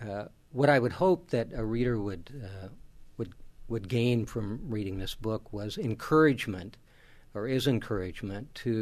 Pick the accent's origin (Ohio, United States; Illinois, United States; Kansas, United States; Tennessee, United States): Kansas, United States; a more traditional Protestant religious family, and so it was a mix of those two traditions that I grew up with in Kansas.